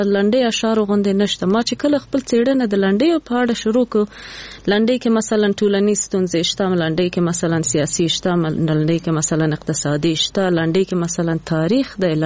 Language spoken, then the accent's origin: Pashto; Nangarhar, Afghanistan; مونږ خو د جلال آباد یو کلی نه یو